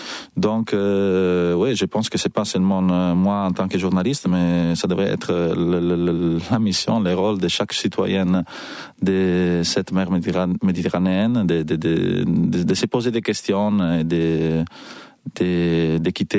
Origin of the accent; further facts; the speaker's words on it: Italy; French is a second language; en tant qu'Italienne, c'est quelque chose qui me touche directement.